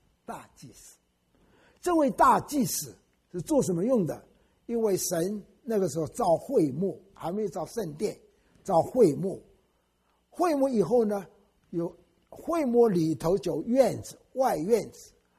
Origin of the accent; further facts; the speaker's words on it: China; 新约很好记，神给我们中国人特别，39、27嘛，你记住这样子。